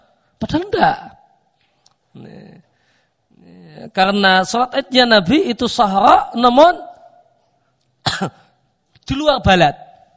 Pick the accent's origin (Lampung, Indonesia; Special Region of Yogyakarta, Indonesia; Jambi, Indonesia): Lampung, Indonesia; Kalau kayak kampung saya di Lampung itu, mungkin 5 tahun yang lewat itu memenuhi kriteria ini.